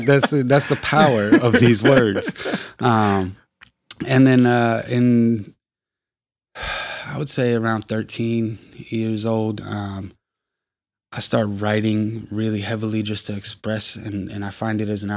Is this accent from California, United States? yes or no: yes; Wasco, California, United States; also born or lived in Manteca; But I grew up in Wasco, California, which is a small city outside of Bakersfield, California. Bakersfield was the big city to me. In high school, I moved to Manteca, Calif